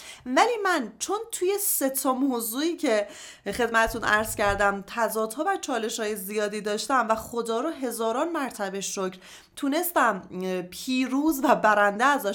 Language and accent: Persian; Parchin, Tehran Province, Iran; به واسطه شغل پدرم ما از تهران مجبور شدیم که بریم سمت پارچین، یه شهرک ارتشی بود که حالا به واسطه کار پدرم یه خونه ای رو در اختیار ما گذاشته بودن که ما اونجا سکونت داشتیم، یعنی از تهران خارج شدیم. تا 4-5 سالگی من ما اونجا سکونت داشتیم